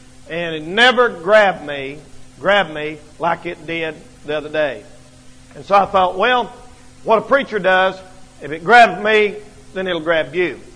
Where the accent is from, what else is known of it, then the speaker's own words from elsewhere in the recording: North Carolina, United States; I was brought up in North Carolina.